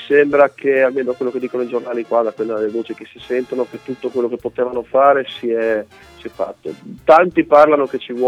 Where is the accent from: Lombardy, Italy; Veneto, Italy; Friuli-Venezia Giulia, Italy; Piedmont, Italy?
Friuli-Venezia Giulia, Italy; io da friulano e stando qui vicino a Udine